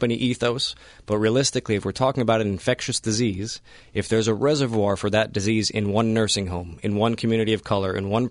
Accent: Miami, Florida, United States; Yeah, I'm from here. I'm from South Florida. I went to University of Miami for medical school.

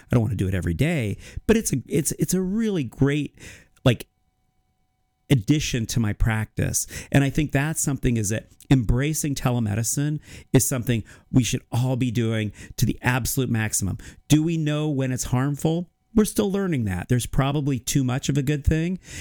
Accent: Iowa, United States; I mean, I'm from Iowa. Would I be here otherwise? I don't know. Probably not. But I left, trained in Utah, and I'm like, well, I kind of like Iowa. I'm going to come back.

